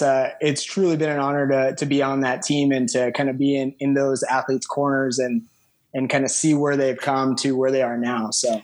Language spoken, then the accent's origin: English; Las Vegas, Nevada, United States; now in Reno, United States; Yeah, well, I'm a native Nevadan, so born and raised in Vegas. I now live up in Reno.